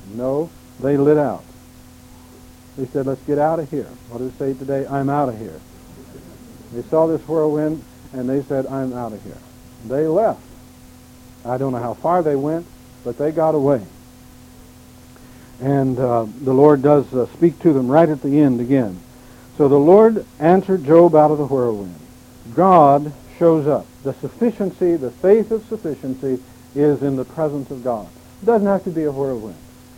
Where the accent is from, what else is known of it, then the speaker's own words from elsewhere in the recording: Missouri, United States; Back where I was raised in Missouri, whirlwinds were little dust devil types of things, you know.